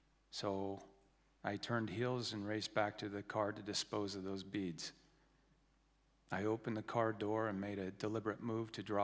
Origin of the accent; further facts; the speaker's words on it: Mount Vernon, Washington, United States; In my mind, I was a guy from Mount Vernon, Washington. I wanted to be a basketball player.